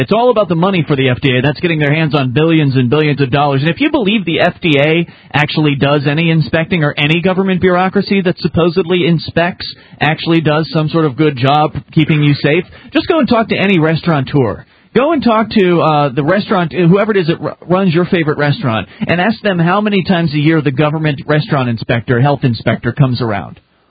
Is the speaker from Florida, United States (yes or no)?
yes; Florida, United States; now in Keene, United States; We moved about 9 months ago from Florida. We were born and raised there, up here to Keene as part of the Free State Project